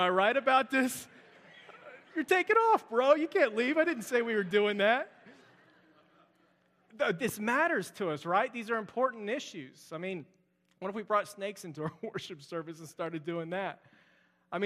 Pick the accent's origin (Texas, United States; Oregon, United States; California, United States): Texas, United States; Houston; also born or lived in Florida; I grew up in Florida. Well, I was born in Florida. We immediately moved to Houston.